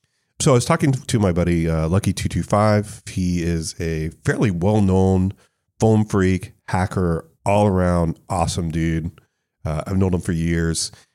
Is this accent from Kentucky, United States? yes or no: no; Tallahassee, Florida, United States; So for instance, I grew up in Tallahassee, Florida.